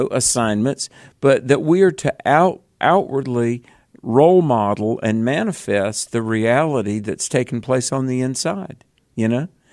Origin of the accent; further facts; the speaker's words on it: the South, United States; accent: southern; you guys surely do have southern accents. And I said, well, that is true. We're from the South.